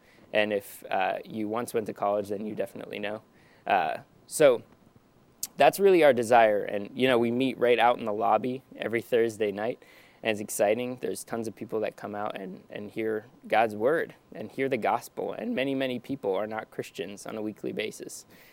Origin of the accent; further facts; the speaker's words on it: Harrisburg, Pennsylvania, United States; also born or lived in Texas; I was born in Texas, but grew up in Harrisburg area in Eders, if anybody's ever heard of it, off of 83. So it's a tiny little town